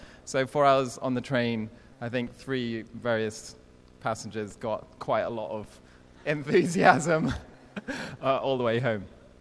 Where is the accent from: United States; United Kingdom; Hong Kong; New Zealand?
Hong Kong; I was born in Hong Kong, grew up there for 20 years